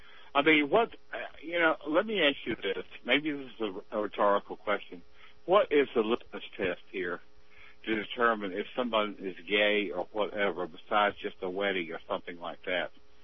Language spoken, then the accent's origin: English; South Carolina, United States; In my hometown, they had the Carolina Cup.